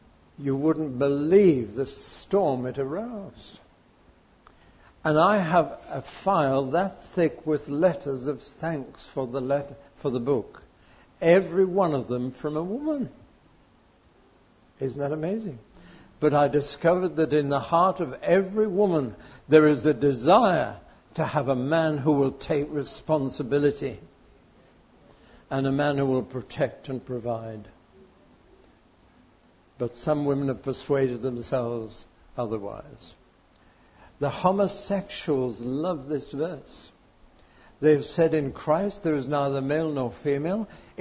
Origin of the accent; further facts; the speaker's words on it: United Kingdom; I'm still British